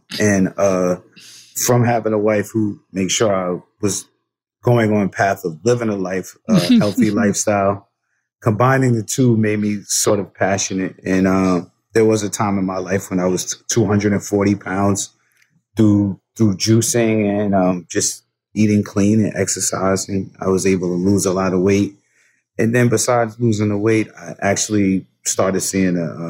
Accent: Yonkers, New York, United States; But growing up in Yonkers, it was pretty, I like to say it was rough, but great. It was I'm 48, so me growing up was in the 70s and 80s

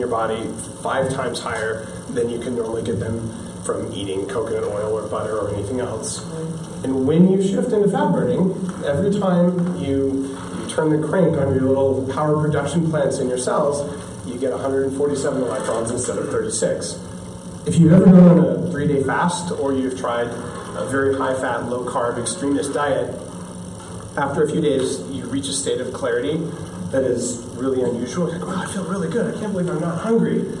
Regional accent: United States; That was my thinking, because I'm American.

